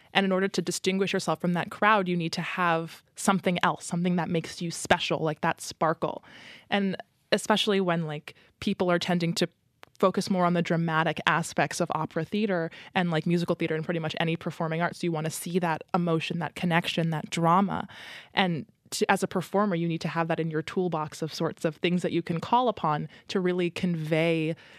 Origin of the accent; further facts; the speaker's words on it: Titusville, New Jersey, United States; I grew up in Titusville, New Jersey, which is about half an hour outside of Princeton.